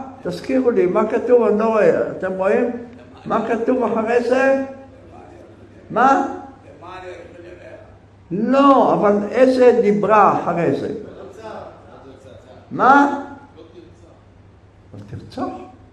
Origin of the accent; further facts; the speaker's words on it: Jerusalem, Jerusalem District, Israel; אני ירושלמי. נולדתי במשפחה חרדית, ברבנים. גדלתי בין רבנים.